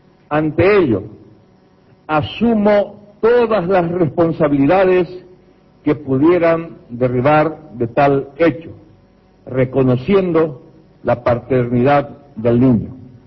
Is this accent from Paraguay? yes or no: yes; Paraguay; yo, como paraguayo, como presidente de la República, como cristiano y laico